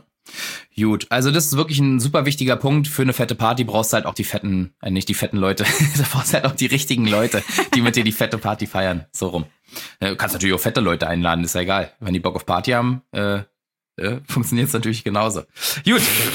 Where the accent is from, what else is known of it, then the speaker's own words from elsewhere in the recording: East Germany, Germany; Ich habe keinen Zweitnamen. Bin Ossi.